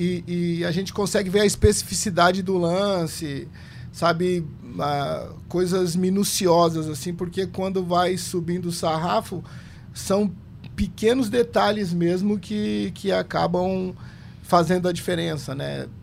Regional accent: São Paulo, Brazil; Eu sou paulista, meus pais são do interior de São Paulo, de Jaú, mas eu nasci em São Paulo, na Zona Sul, na periferia, né? Então, uma família humilde, meu pai era carteiro e minha mãe costureira

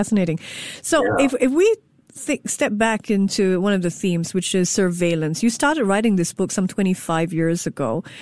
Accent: Singapore; As a Singaporean

